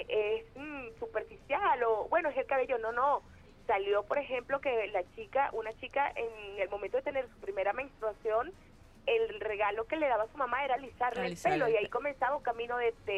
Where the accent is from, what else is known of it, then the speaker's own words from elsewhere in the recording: Caracas, Capital District, Venezuela; Bueno, es que yo soy de Propatria, yo soy de Casalta.